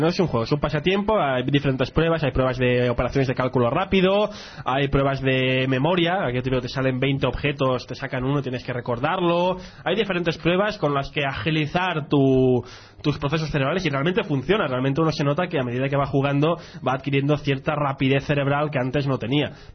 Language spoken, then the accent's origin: Spanish; Catalonia, Spain; si intento hacer un catalán, que soy catalán, además soy de aquí